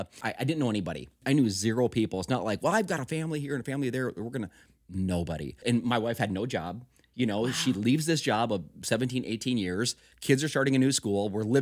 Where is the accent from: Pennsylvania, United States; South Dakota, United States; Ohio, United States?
South Dakota, United States; Sioux Falls; But no, I mean, we're from the Sioux Falls area. We have tons of friends, tons of family. That's all of our roots are there.